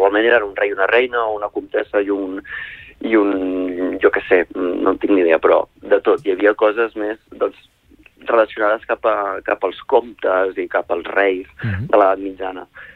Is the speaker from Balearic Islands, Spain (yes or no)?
no; Calonge, Catalonia, Spain; also born or lived in Palafrugell; Jo no soc de Palafrugell, jo soc de Calonja, però he estat a Palafrugell molts anys de la vida